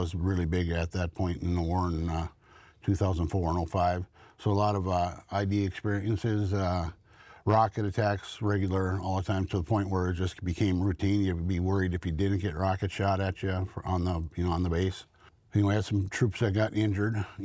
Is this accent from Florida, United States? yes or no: no; Mayville, North Dakota, United States; Well, I grew up in Mayville, North Dakota, joined the Marine Corps out of high school